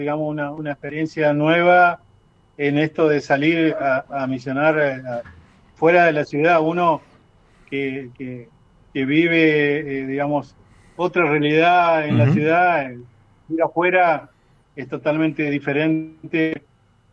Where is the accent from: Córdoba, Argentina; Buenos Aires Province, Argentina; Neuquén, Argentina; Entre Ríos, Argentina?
Entre Ríos, Argentina; San Jaime de la Frontera; now in Federal, Argentina; Soy oriundo de San Jaime de la Frontera. Por mi trabajo, por ser ya funcionario policial retirado, me vine a trabajar a Federal y conocí a mi amada acá.